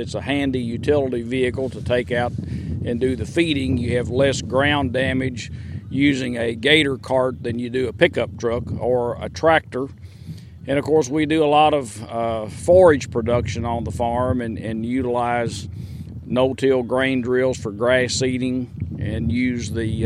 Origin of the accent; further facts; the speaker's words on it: Danville, Kentucky, United States; from Danville, Kentucky.